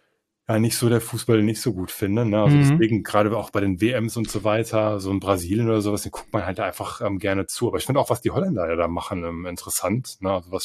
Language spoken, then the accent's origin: German; Germany; Ich bin ja Deutscher. Ne? Ich sehe mich selber als Deutschen.